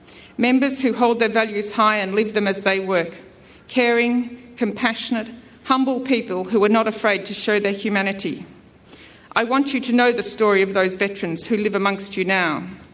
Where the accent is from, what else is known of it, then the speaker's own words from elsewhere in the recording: Reservoir, Victoria, Australia; As a child, growing up in Reservoir, I did not feel brave